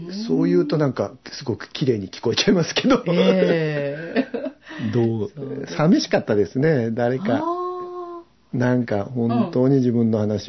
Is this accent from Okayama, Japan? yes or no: yes; Tsuyama, Okayama, Japan; born there; 岡山県の津山市っていう、岡山県の北部にある山あいの町で生まれました